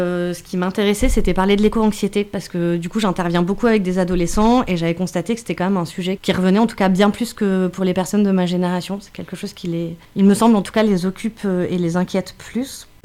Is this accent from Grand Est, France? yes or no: no; Montpellier, Occitanie, France; Je suis née à Montpellier et du coup j'ai grandi entre Montpellier et les Cévennes, en fait, dans l'arrière-pays montpelliérain, donc entre la terre rouge de Sommières et du lac du Salagou et la mer Méditerranée.